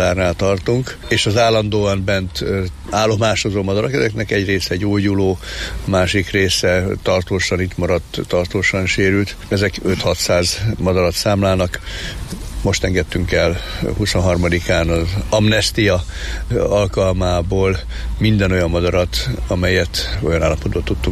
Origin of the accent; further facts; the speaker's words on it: Budapest, Hungary; Pesti vagyok, 18. kerület, Pest-Szentlőrinc a szülőhelyem. Ott jártam általános iskolába, aztán később középiskolába Pannonhalmára, és onnan az állatorvosi egyetemre vezetett az út.